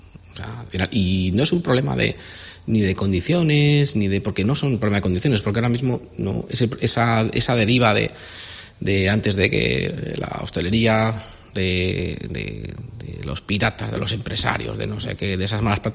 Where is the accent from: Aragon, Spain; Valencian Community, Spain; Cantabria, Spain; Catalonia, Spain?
Cantabria, Spain; Hoznayo; Ah, pues yo soy de Hondayo.